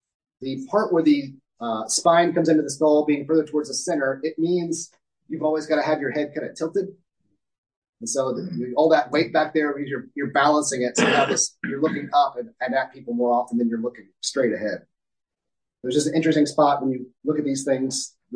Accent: Evansville, Indiana, United States; There is actually, in my hometown of Evansville, Indiana, we have along the Ohio River, what's called a historical Indian site.

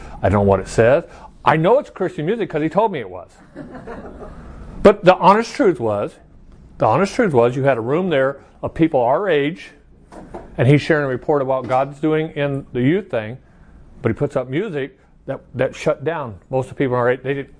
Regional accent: Chandler, Arizona, United States; when I grew up in Chandler here in Arizona, you didn't have anything on Sunday or Wednesday nights.

